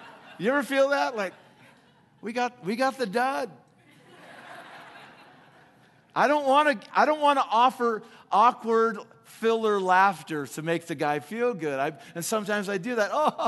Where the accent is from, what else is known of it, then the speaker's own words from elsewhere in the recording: Los Angeles, California, United States; also born or lived in Seattle; I grew up in Los Angeles, moved to Seattle, and both those places experienced this restaurant called Benihana's.